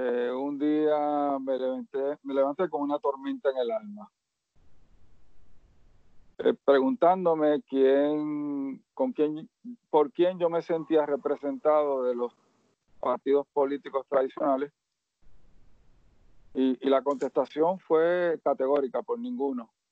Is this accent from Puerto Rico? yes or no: yes; San Sebastián, Puerto Rico; Soy de San Sebastián, de Las Vegas del Pepino.